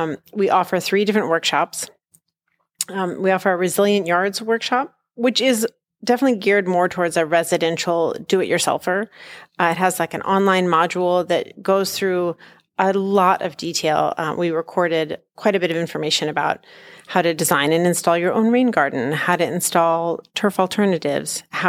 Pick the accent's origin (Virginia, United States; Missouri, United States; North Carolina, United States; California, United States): North Carolina, United States; now in Minnesota, United States; I'm originally from North Carolina. I am not from Minnesota.